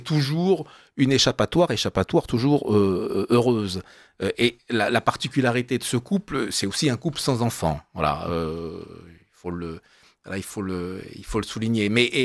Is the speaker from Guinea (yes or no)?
no; Bourges, Centre-Val de Loire, France; now in Paris, France; On reste toujours un provincial. Moi, je suis un petit berrichon, un berruyer. Je suis né à Bourges.